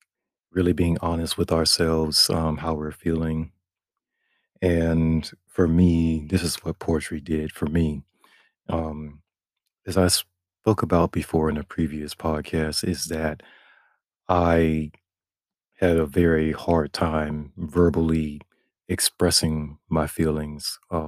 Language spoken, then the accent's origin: English; Florida, United States; And growing up in Florida, it's very flat. There's no mountains. It never snows.